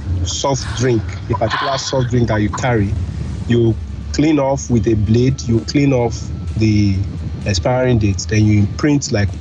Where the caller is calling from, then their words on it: United Kingdom; Yeah, I'm calling you from the UK.